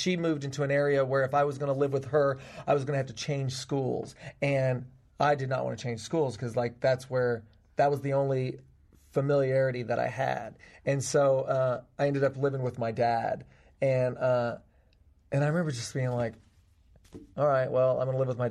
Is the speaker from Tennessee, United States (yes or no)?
yes; Tennessee, United States; I'm from Tennessee. I grew up on a farm in Tennessee.